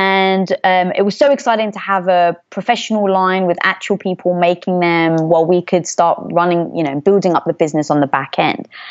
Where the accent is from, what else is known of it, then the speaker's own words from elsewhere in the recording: United Kingdom; Now being British, I'd never even eaten a peanut butter and jelly sandwich before, so I actually couldn't chime in.